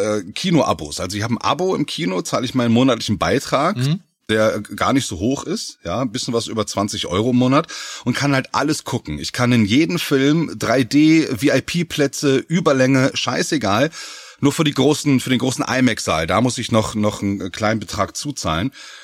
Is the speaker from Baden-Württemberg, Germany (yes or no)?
no; Hameln, Lower Saxony, Germany; Ich komme aus Hameln gebürtig, ja, eine kleine Stadt in Niedersachsen bei Hannover.